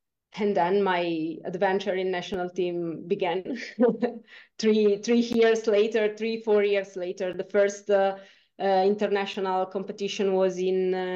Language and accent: English; Italy; I'm from Italy, and I'm a bear bow.